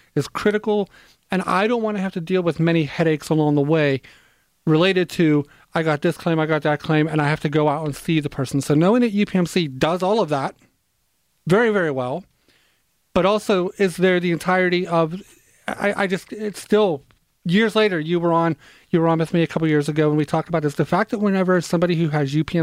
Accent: Pittsburgh, Pennsylvania, United States; I said powerful, like I am certainly from Pittsburgh, didn't I?

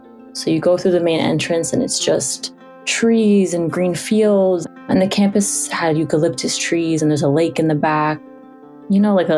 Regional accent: Yonkers, New York, United States; I am 23 years old. Born and raised in Yonkers, New York.

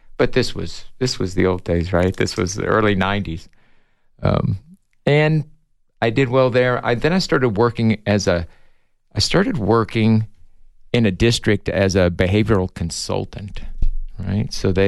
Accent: Kentucky, United States; So I'm from the Midwest, from Kentucky. And after I left high school, I went to college.

